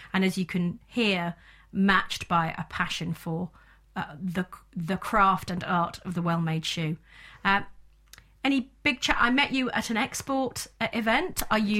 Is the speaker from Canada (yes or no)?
no; Birmingham, West Midlands, United Kingdom; accent: Brummie; I'm a Brummie, born and bred, very proud of that fact. And no, I don't have that much of a pronounced accent. I have the odd intonation.